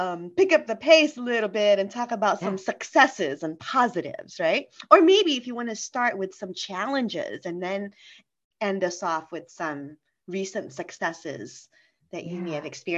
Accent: Philippines; I'm not a native Spanish speaker, but I'm Filipina. So there's a lot of Spaniard that's been ingrained in our culture.

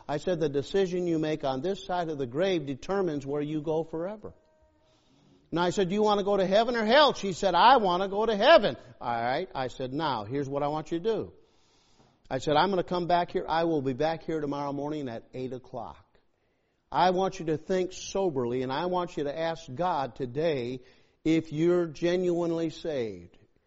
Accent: New England, United States; And I'm a Yankee, I'm from New England

